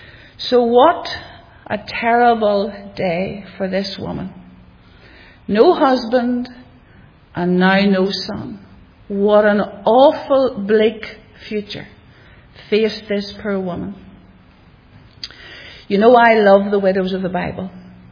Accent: Rathfriland, Northern Ireland, United Kingdom; But I was born outside Rathfrey Island on a farm, sent along to church and Sunday school

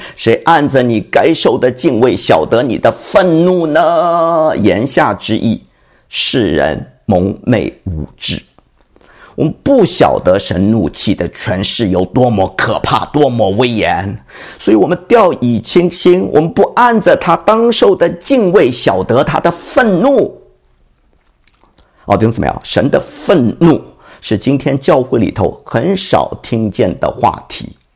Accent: China; 所以我们中国人秦始皇不甘与草木同朽

